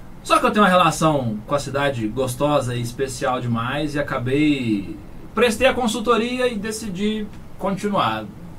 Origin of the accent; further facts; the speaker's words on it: São Sebastião do Paraíso, Minas Gerais, Brazil; also born or lived in Batatais / Curitiba; Eu nasci em Batatais, no interior de São Paulo, uma cidade minúscula, bem aqui pertinho de São Sebastião do Paraíso. Fui criado aqui, né? Tenho minha família daqui, meu avô nasceu aqui. Passei aqui toda a minha infância.